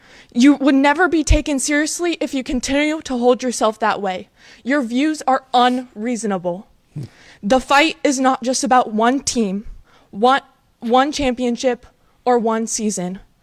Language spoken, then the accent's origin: English; Bristol, Maine, United States; I'm from Bristol, Maine. I'm a junior at another Midcoast high school.